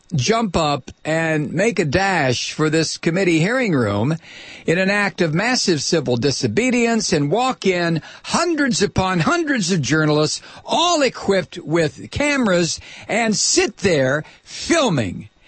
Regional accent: Toledo, Ohio, United States; Toledo, my hometown, that has failed several times.

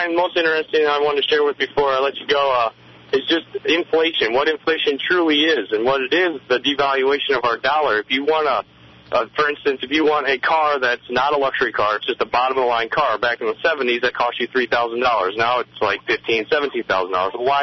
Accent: Sacramento, California, United States; I'm from Sacramento, and I'm reading a book by Griffin

